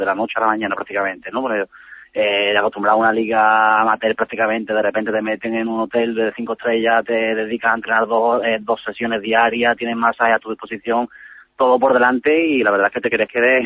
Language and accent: Spanish; La Línea de la Concepción, Andalusia, Spain; born there; Nací en la línea de la Concepción.